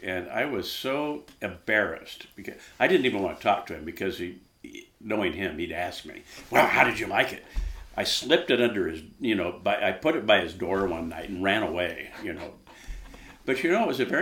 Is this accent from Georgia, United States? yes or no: no; Fullerton, California, United States; I was born in Southern California, in Fullerton, California, in 1948. And I grew up in a standard Southern California suburban home.